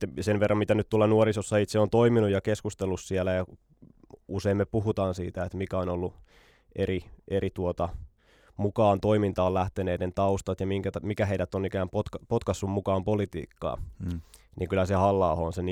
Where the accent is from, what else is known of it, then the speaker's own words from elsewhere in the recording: Ylöjärvi, Pirkanmaa, Finland; En, että mä oon Ylöjärveltä, eli ihan siitä vierestä. 14 kilometriä matkaa.